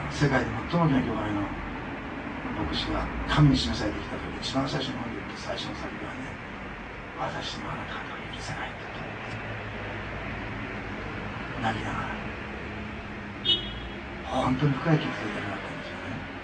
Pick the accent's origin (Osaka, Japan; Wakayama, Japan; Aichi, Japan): Osaka, Japan; born there; 私、大阪生まれですから、原爆の本当の痛みは正直分かってないと思っています。長崎で生まれ育った人ではないので